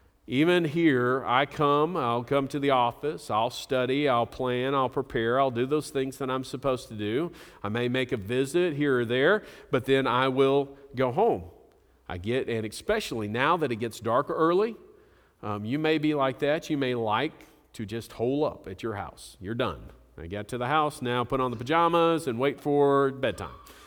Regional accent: Springdale, Arkansas, United States; I grew up in Springdale. I was a Springdale High School Bulldog. I never thought I would be in any way connected with Fayetteville.

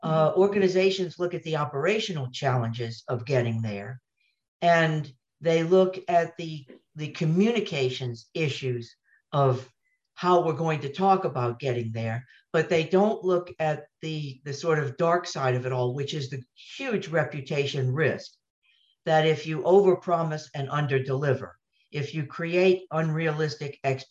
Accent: United States; and I'm speaking now as an American

